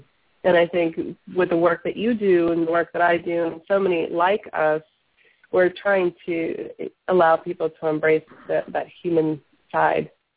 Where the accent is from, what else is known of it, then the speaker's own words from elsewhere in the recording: the South, United States; because I grew up in the South, and you're seen, you're not heard